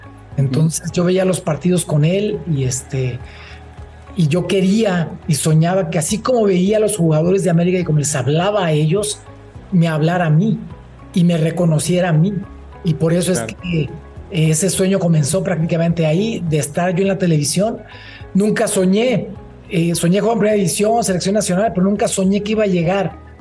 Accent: Uruapan, Michoacán, Mexico; Yo soy de Uruapan, Michoacán. Yo jugué en tercera y segunda división en mis inicios. Jugué 5 años entre tercera y segunda división en Uruapan.

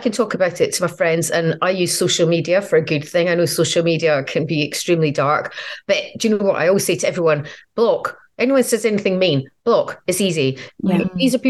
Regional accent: Scotland, United Kingdom; now in London, United Kingdom; So because I live in London, I'm from Scotland.

